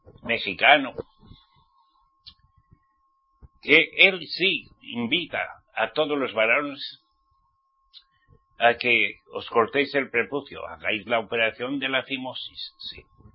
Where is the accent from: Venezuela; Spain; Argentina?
Spain; en mi país, España